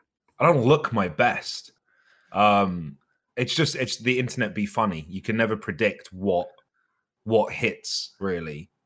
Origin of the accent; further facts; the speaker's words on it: United Kingdom; I'm British, so I have a visa for the US.